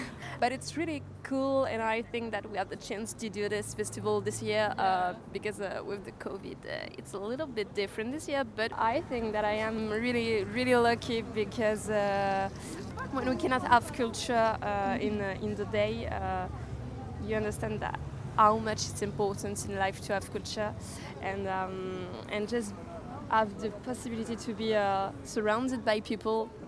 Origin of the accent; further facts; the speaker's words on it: Paris, Île-de-France, France; English is a second language; I'm coming from Paris. I'm here for work.